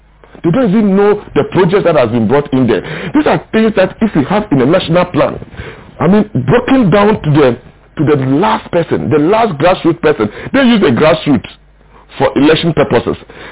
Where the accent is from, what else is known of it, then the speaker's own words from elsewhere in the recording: Ghana; The Ghanaian is not so difficult to govern. Because as a Ghanaian, when I have a job, I have respect for my family.